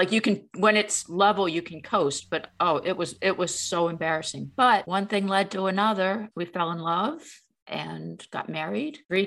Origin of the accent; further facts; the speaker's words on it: Pennsylvania, United States; I am. I was born outside Philadelphia.